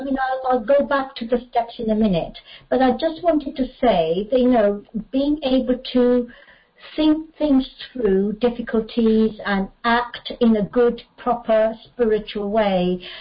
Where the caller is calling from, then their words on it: Bristol, South West England, United Kingdom; I'm an alcoholic, and I'm calling in from Bristol in the UK.